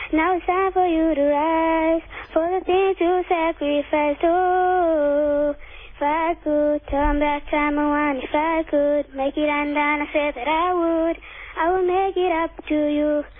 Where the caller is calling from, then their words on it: Barberton, Mpumalanga, South Africa; From Barberton.